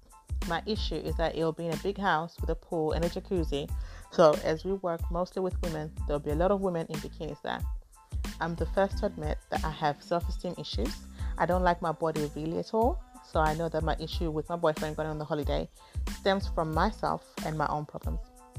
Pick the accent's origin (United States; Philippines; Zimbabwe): Zimbabwe; As someone who grew up with no ass, and I'm from Zimbabwe, and Zimbabweans are known to have big asses, and I don't.